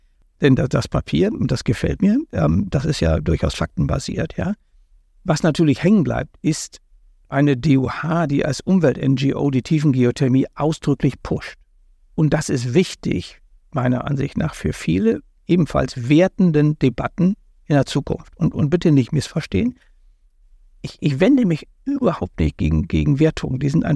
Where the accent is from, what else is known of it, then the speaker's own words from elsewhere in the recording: Germany; Aber wo wir uns als Deutsche unterscheiden, zum Beispiel auch von unseren unmittelbaren europäischen Nachbarn